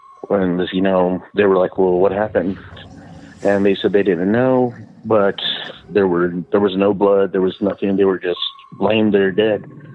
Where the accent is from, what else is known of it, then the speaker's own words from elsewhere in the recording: Texas, United States; I'm from South Texas.